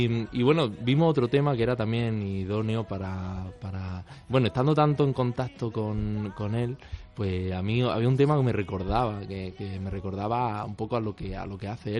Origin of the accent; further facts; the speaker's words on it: Almería, Andalusia, Spain; Sí, soy de Almería.